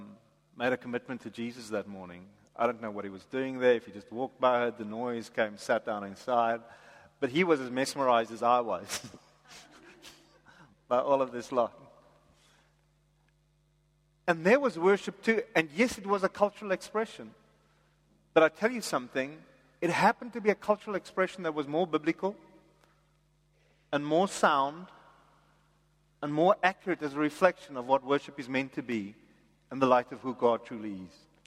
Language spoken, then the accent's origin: English; South Africa; And he could also go to our own writers, our own newspaper, our own media, who offer critique on being South African.